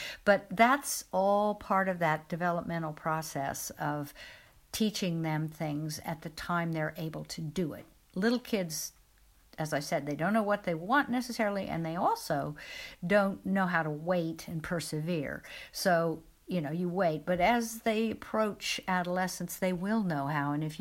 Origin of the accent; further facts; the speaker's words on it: Midwest, United States; For example, a lot of families where I grew up in the Midwest in America, you had a summer holiday that was in the same place every year